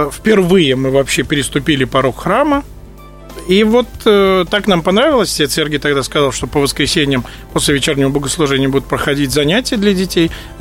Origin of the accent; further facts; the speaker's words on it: Slonim, Grodno Region, Belarus; В Гродненской области был, в городе Слоним, в моем родном городе, где я родился.